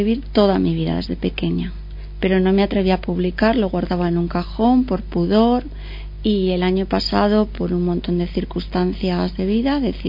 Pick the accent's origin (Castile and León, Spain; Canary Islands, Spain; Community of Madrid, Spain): Castile and León, Spain; Guijuelo; En realidad mis orígenes son de aquí, mis padres, mis abuelos, toda mi familia ha sido siempre de aquí. Yo he pasado mi infancia, mi juventud en Guijuelo, con lo cual todas las calles forman parte de mi memoria.